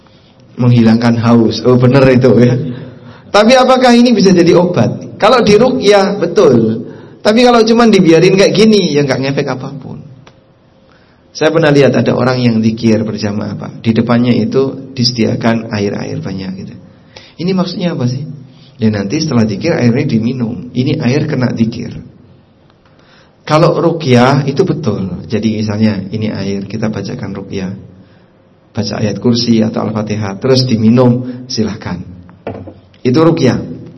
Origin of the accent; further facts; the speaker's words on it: East Java, Indonesia; Saya kan Jawa Timur ya.